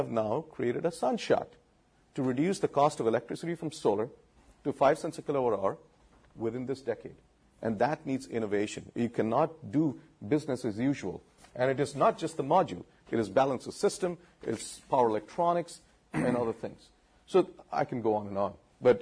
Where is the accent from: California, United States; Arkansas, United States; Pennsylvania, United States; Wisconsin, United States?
California, United States; I'm from the Silicon Valley, so I know exactly what they're trying to do.